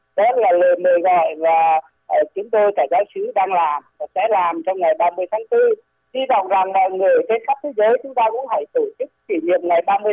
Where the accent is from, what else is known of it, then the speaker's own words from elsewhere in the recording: Northern Vietnam, Vietnam; tôi là một người ở miền Bắc, tôi sinh ra ở miền Bắc, tôi lớn lên ở miền Bắc. Tôi lại sinh ra sau những ngày giải phóng